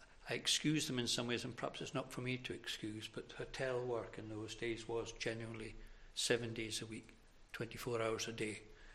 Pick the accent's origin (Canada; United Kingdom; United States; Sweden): United Kingdom; Harris, Scotland; also born or lived in Inverness; I was born in Inverness, as it is. My mother had to go there for medical reasons, and I came back to Harris within the first fortnight. I was brought up in the hotel across the road